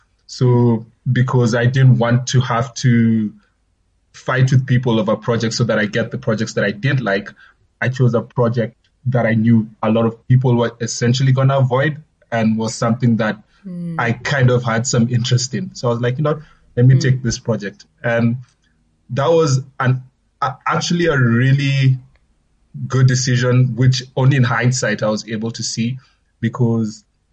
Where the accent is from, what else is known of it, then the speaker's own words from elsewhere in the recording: Nairobi, Kenya; now in South Africa; so I was born in Kenya, born and raised in Nairobi, actually.